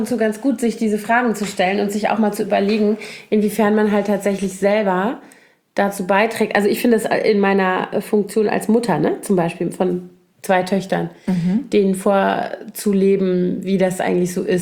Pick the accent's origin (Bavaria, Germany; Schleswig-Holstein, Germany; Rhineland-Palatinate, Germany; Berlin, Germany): Rhineland-Palatinate, Germany; Koblenz; also meine Heimatstadt Koblenz